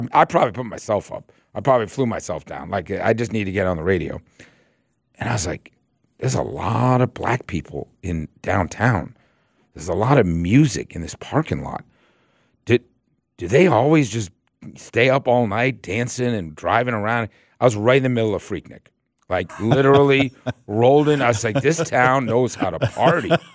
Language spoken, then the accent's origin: English; Boston, Massachusetts, United States; People think I'm from Coweta County. Yeah, no, I'm actually from Boston.